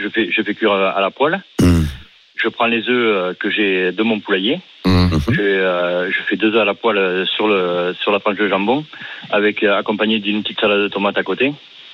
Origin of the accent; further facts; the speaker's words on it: Marmande, Nouvelle-Aquitaine, France; je suis de Marmande.